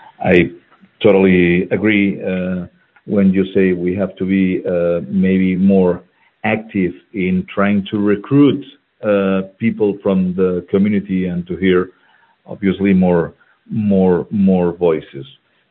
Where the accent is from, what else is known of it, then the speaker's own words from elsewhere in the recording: Barcelona, Catalonia, Spain; I'm from Barcelona, Catalonia. Unfortunately, now Barcelona is a part of is a capital of Spain